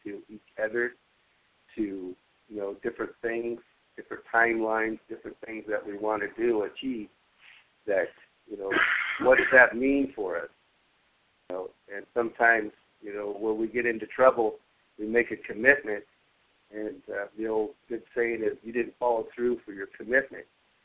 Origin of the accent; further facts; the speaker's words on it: California, United States; I'm from River Wailaki here on the West Coast.